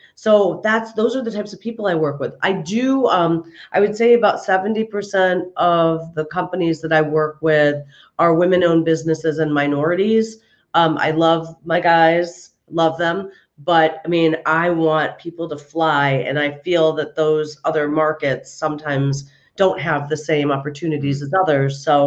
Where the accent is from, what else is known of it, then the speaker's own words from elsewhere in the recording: New York, United States; now in Los Angeles, United States; I live in LA. I'm from New York. So there are times when I'm like, okay, guys, I'm putting on my New York right now.